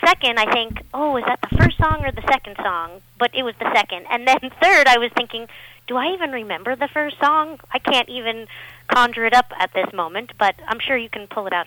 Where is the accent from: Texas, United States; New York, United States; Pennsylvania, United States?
Pennsylvania, United States; Well, I grew up in Pennsylvania, and we were just like a normal family, three girls, dog, cat, in the suburbs.